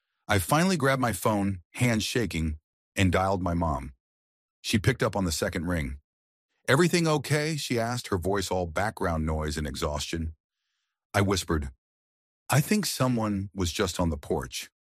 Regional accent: Detroit, Michigan, United States; I'm from Detroit. East Side, down near the old plants where they used to build Packards. I grew up in a row of duplexes that all looked the same.

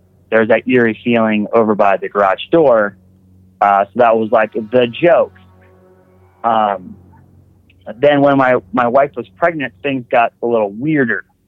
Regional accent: Wisconsin, United States; All right, so I'm calling from West Virginia. I'm from Wisconsin, but I live in West Virginia for the moment.

